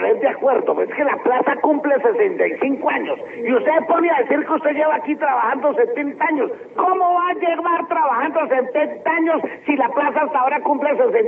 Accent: Tolima, Colombia; Yo soy tolimense, pero mi papá nació en Boyacá y se conquistó a mi mamá del Líbano, Tolima.

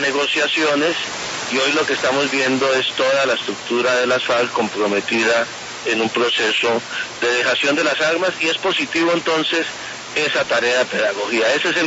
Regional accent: Colombia

